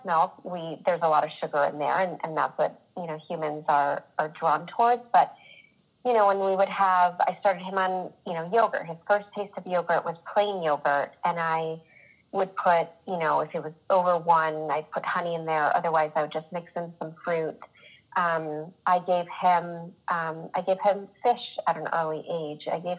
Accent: New England, United States; now in California, United States; I'm originally from New England, and I live in California with my almost 5-year-old son.

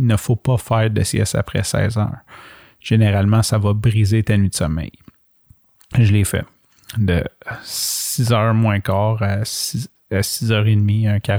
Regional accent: Montreal, Quebec, Canada; moi, je m'en fous parce que j'ai été élevé à Montréal-Nord.

